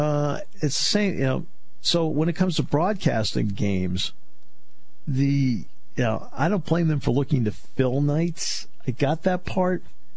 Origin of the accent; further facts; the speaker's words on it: New England, United States; I grew up in New England, so I'm a big Red Sox fan and so forth.